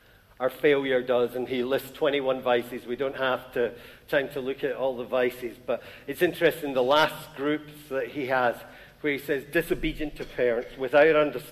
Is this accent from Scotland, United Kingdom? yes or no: yes; Glasgow, Scotland, United Kingdom; because we're Scottish and Glaswegian, we never go off and say, "I love you, bro," and stuff.